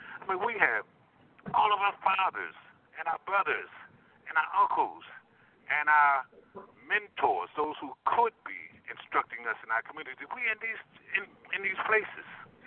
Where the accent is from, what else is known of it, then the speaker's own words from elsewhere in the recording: Philadelphia, Pennsylvania, United States; And I'm 12 years old. I'm not even a teenager. I'm a baby. And I'm from North Philadelphia.